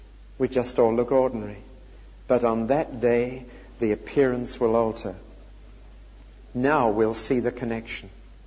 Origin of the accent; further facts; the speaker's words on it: Newcastle upon Tyne, North East England, United Kingdom; It's a photograph out of a newspaper in my hometown, Newcastle-on-Tyne, when King George V visited the town to launch a ship.